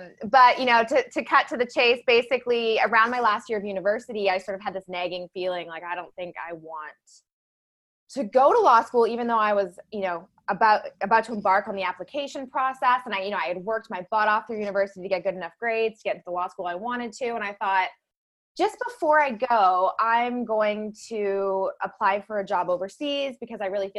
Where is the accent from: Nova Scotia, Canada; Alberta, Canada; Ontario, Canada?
Alberta, Canada; I'm from Canada. I was living in a small town in Alberta, moved to the big city to go to university